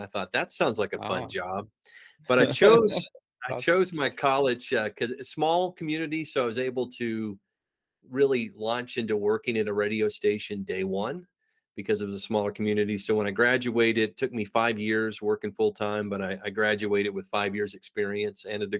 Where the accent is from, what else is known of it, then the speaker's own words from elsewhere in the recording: Waco, Texas, United States; Yeah, so I grew up in the Texas area. I grew up actually in Waco, Texas, and that might be a city that people are familiar